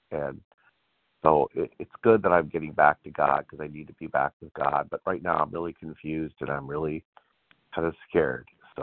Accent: Michigan, United States; I'm also from Michigan, but I've been living in L.A.

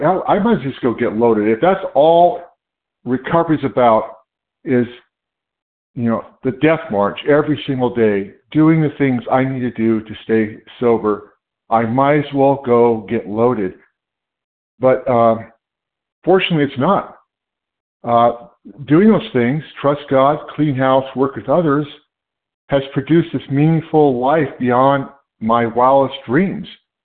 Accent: California, United States; I'm from California.

